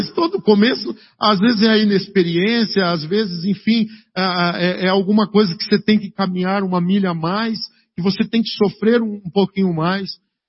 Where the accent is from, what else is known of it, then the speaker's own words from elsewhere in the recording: Umuarama, Paraná, Brazil; eu fui gerado lá no Paraguai. Eu vim nascer no Brasil, eu nasci aqui no Paraná, tá bom? Eu sou paranaense, minha carteira de identidade diz que eu nasci em Umuarama.